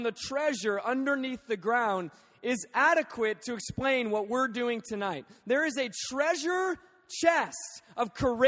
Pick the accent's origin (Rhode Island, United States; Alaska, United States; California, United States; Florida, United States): Alaska, United States; now in Lancaster, United States; And man, I'm from Alaska. We have real winters.